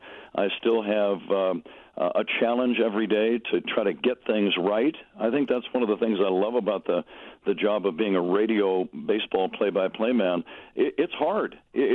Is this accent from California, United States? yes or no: yes; San Jose, California, United States; I grew up in San Jose, California